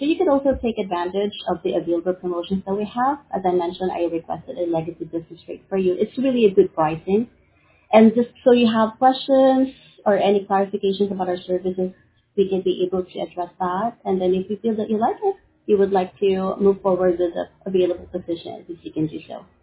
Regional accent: Philippines; English is a second language; Yes, I'm a Filipina.

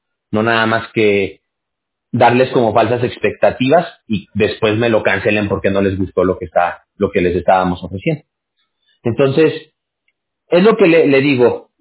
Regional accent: Aguascalientes, Mexico; yo prácticamente me crié en Aguascalientes.

